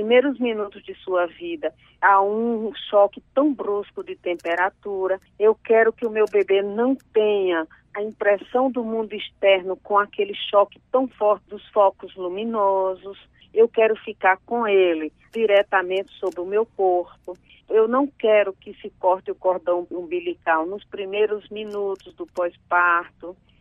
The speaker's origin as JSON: {"language": "Portuguese", "country": "Brazil", "said": "somos brasileiras"}